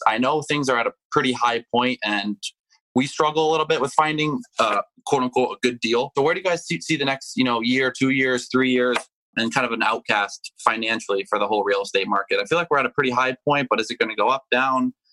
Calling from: Connecticut, United States; Calling from Connecticut.

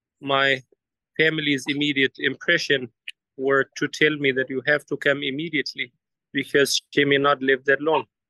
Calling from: Cairo, Cairo Governorate, Egypt; So I'm basically joining from Cairo.

